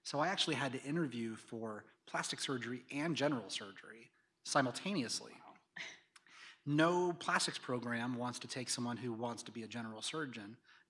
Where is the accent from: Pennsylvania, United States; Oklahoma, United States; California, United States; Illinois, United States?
Oklahoma, United States; Oklahoma City; I'm from Oklahoma City. I'm 40 years old, so I was in high school in 1995 when the Oklahoma City bombing happened. And that terrorist attack on my hometown that killed 168 people